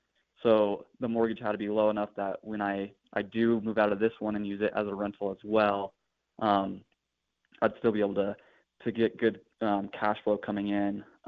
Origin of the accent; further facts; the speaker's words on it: Woodland Park, Colorado, United States; now in Colorado Springs, United States; Yeah, I grew up in the Woodland Park area. Currently, I'm 27, going on 28 this year. I'm living down in Colorado Springs.